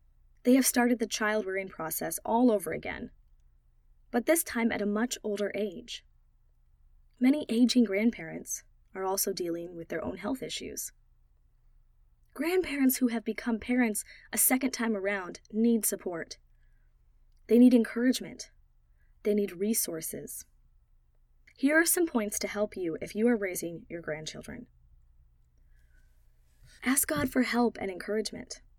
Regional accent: Ohio, United States; In my home state of Ohio alone

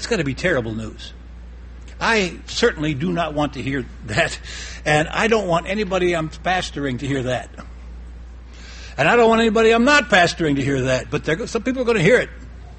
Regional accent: Cleveland, Ohio, United States; And since I am from Cleveland, I was asked to speak in Cleveland.

